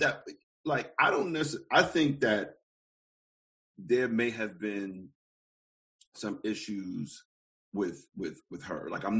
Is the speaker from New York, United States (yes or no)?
yes; Brooklyn, New York, United States; I'm 43. I'm from Brooklyn, and I don't know.